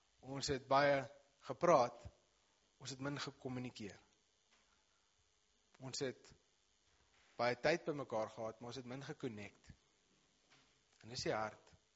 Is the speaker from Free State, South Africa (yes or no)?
no; Malmesbury, Western Cape, South Africa; ek kom van Mamesbury af, maar vanoggend het ek van IJsselfontein afgekom, my skoonouers is daar